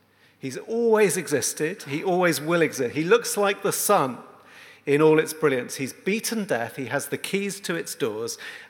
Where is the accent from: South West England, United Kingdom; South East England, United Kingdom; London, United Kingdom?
South West England, United Kingdom; Shepton Mallet; It was just a nowhere place to be from. I'm from Shepton Mallet.